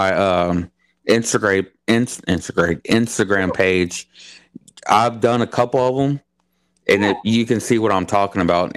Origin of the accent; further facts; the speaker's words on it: Houston, Texas, United States; now in Bryan, United States; I'm from Houston. I'm still my wife is from around here. I'm still learning. I've been here in Bryan for a couple a year, about a year.